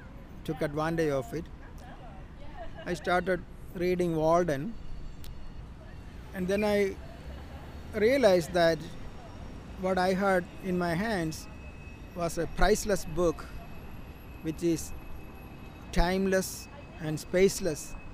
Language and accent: English; India; mostly quotes of Henry David Thoreau, Ralph Waldo Emerson, in newspaper editorial pages while I was growing up in India.